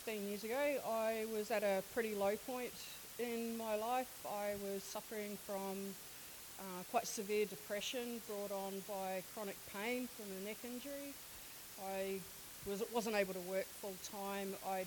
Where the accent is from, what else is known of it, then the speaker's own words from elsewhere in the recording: New Plymouth, Taranaki, New Zealand; I grew up in regional New Zealand in a place called New Plymouth, which is on the bit that sticks out on the North Island.